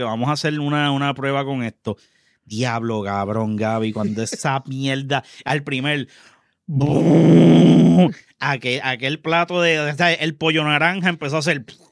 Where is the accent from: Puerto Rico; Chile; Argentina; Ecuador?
Puerto Rico; Donde yo vivo, señores, yo soy un boricua en un mar de dominicano.